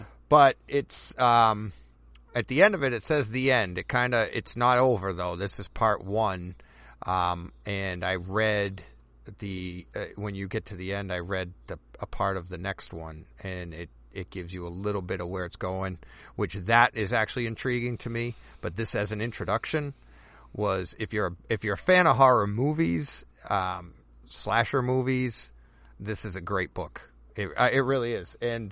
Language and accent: English; Massachusetts, United States; Well, we're both from Massachusetts.